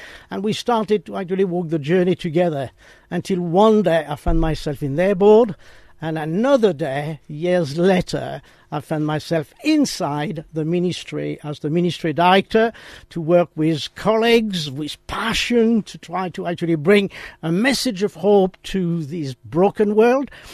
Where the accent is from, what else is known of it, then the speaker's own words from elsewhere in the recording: France; now in England, United Kingdom; Well, first of all, I come from France, yeah?